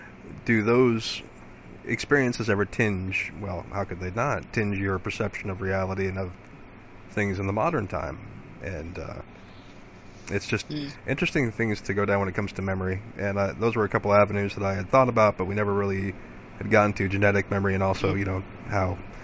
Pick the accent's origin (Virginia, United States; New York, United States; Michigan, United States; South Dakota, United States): South Dakota, United States; Deadwood; born there; Yeah, I was born in Deadwood.